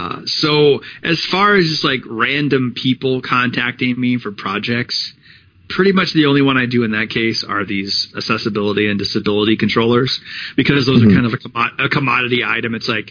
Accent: United States; I'm an American.

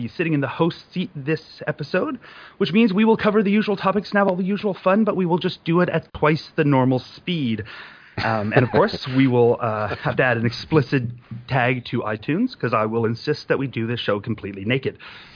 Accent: Canada; Canadian.

